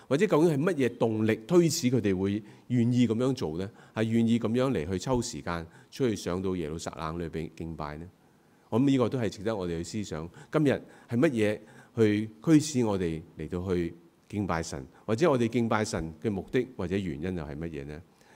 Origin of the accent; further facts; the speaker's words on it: China; 我们中国人有一句俗语讲话，种瓜得瓜，种豆得豆。